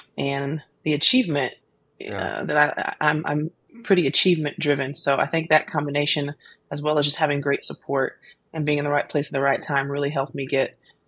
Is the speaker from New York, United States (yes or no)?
no; Jefferson City, Missouri, United States; I grew up in Jefferson City, Missouri until I was 11 years old.